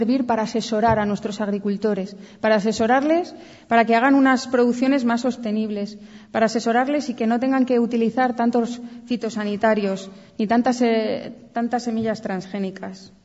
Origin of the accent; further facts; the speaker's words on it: Guadalupe, Extremadura, Spain; empezáramos la campaña en Guadalupe, en mi pueblo, que tiene 2.000 habitantes y es un pueblito de montaña